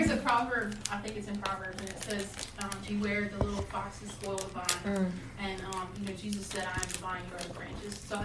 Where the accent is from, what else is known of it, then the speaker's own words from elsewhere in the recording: Denham Springs, Louisiana, United States; we're from Denham Springs, and everybody else is from Baton Rouge